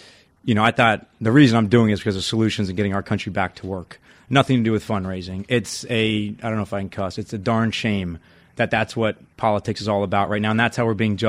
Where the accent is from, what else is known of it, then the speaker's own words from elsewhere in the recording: Florida, United States; Well, like I said, I'm from the Keys, and I'm sure you remember when that oil spill happened.